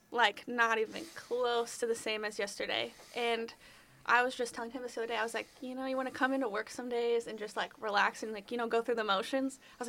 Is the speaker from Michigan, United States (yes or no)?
no; Cleveland, Ohio, United States; I've always loved sports growing up in Cleveland. It's kind of in your blood.